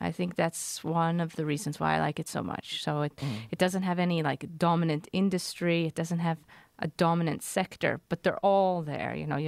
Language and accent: English; Canada; I am not from Örebro, no. I am from Canada, but I do speak Swedish.